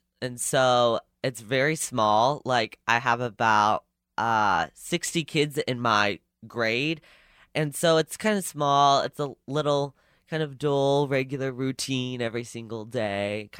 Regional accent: Minneapolis, Kansas, United States; And so they're like, oh, where are you from? And I'm like, oh, Minneapolis. They're like, oh, Minnesota. No, Kansas.

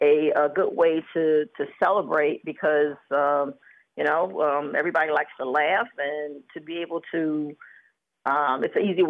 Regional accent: Virginia, United States; also born or lived in Maryland; I grew up in Virginia.

